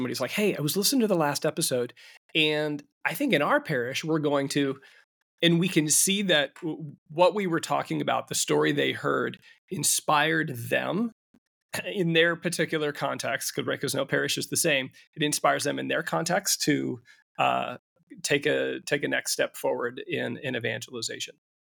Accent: Omaha, Nebraska, United States; And when I grew up in Omaha, in many ways, I didn't know that there were people in the world that weren't Catholic.

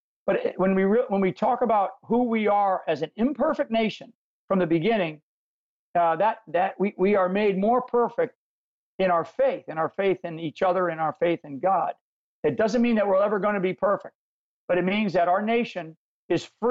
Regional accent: Rhode Island, United States; I'm raised as an Irish kid I have nine brothers and sisters in a small family from upstate or up in Rhode Island, up in New England area.

